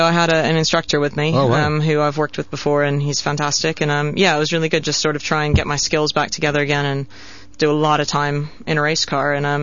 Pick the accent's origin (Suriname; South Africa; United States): United States; Because I am American, naturally, and I'd like to be back there one day soon.